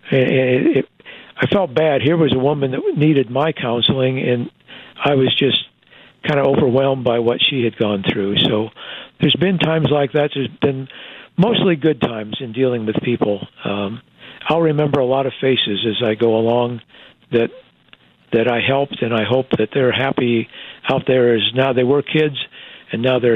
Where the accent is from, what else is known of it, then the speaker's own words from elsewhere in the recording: Iowa, United States; is my home state.